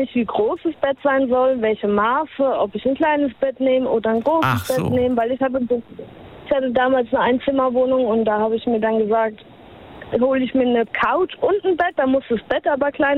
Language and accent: German; Mannheim, Baden-Württemberg, Germany; Ich bin aus Mannheim.